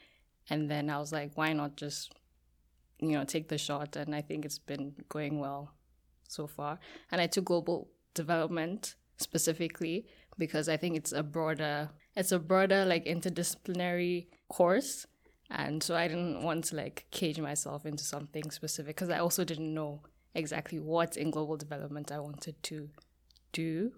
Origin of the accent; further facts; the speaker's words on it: Nigeria; like Nigeria, for example, because I'm Nigerian.